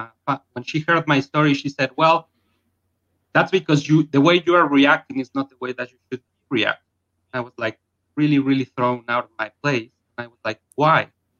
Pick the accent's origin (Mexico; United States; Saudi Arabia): Mexico; I'm from Mexico.